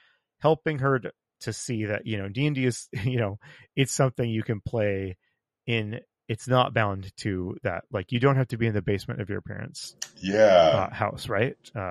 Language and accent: English; San Diego, California, United States; I grew up in San Diego, so I was always going to see the Blue Angels.